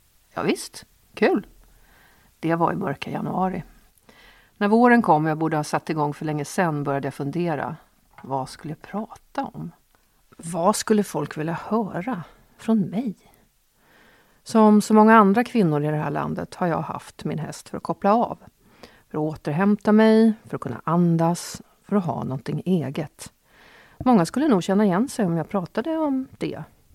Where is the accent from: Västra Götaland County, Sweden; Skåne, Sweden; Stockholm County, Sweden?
Stockholm County, Sweden; Åkersberga; Jag var enda flickan i en syskonskara på 4 och jag växte upp i Åkersberga på 70-talet.